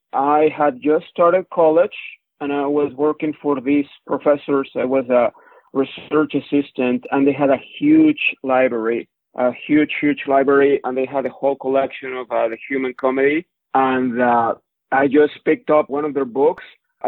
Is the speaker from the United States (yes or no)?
no; Mexico City, Mexico; English is a second language; So growing up in Mexico City, I didn't have a lot of children books.